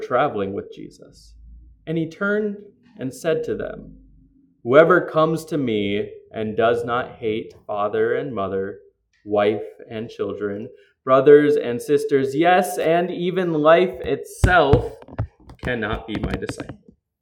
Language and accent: English; Midwest, United States; Now, like many of you, I am from the Midwest, so I know all about Midwest nice.